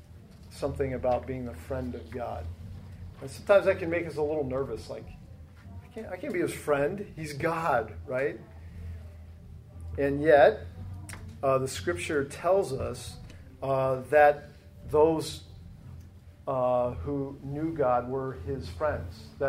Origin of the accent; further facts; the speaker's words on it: Ohio, United States; now in California, United States; I grew up in Ohio, and before we moved to California